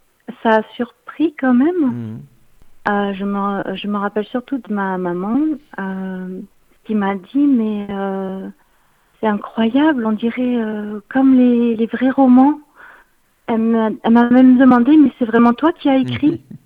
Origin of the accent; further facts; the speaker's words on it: Bordeaux, Nouvelle-Aquitaine, France; also born or lived in Hauts-de-Seine; Alors oui, c'est vrai que je suis née dans les Hauts-de-Seine. J'ai ensuite grandi à Bordeaux de mes 2 ans à mes 28 ans. Et je suis venue en Dordogne